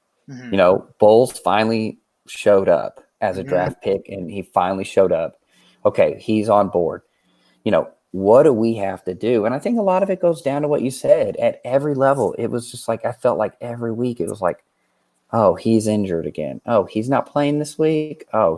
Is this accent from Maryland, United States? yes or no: no; Missouri, United States; you know, Locke's a Missouri guy. I'm from Missouri.